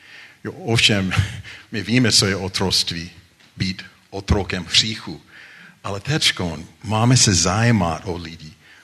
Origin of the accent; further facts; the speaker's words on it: United States; Czech is a second language; Já jsem Američan.